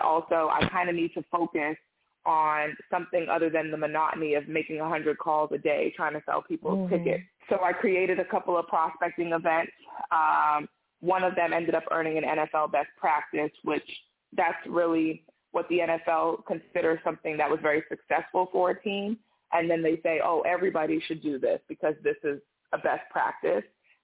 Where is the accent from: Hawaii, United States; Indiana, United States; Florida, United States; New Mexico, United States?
Florida, United States; Orlando; I grew up in Orlando and Daytona Speedway was 45 miles up the road.